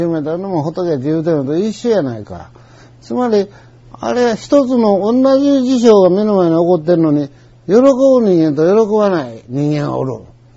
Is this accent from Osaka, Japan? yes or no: yes; Osaka, Japan; まあ私は大阪の人。